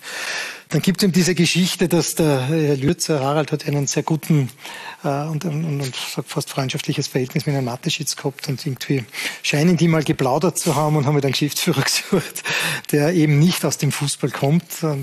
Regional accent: Salzburg, Austria; Und man hat natürlich als Salzburger immer Kontakt zu Red Bull gehabt.

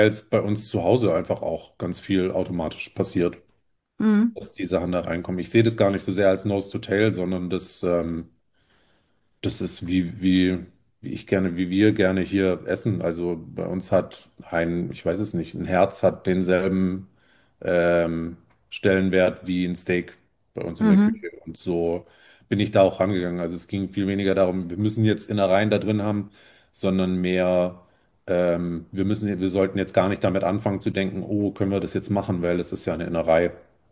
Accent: Baden-Württemberg, Germany; diese schwäbischen Sachen, die waren mir als Schwabe sehr wichtig.

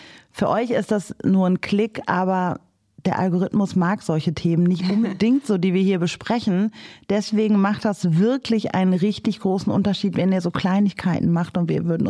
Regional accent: North Rhine-Westphalia, Germany; Ich komme aus dem Ruhrpott

